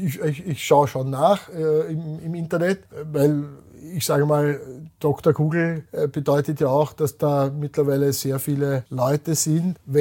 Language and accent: German; Austria; weil wir rühmen uns als Österreicher gern. Wir haben eigentlich im Land im Wesentlichen erneuerbare Energie.